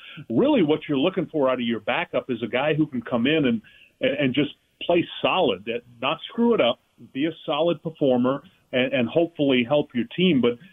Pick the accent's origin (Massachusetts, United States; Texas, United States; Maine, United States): Maine, United States; I grew up in Maine. We have no pro sports in Maine, so it's the New England teams.